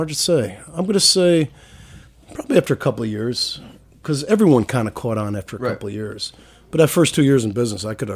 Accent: New York, United States; also born or lived in Syracuse; I'm from New York originally, but my family, when we were 13 years old, moved up to Syracuse. And that's where I kind of landed.

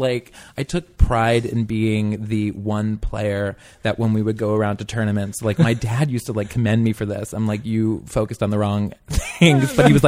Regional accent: Bel Air, Maryland, United States; I grew up just north of Baltimore.

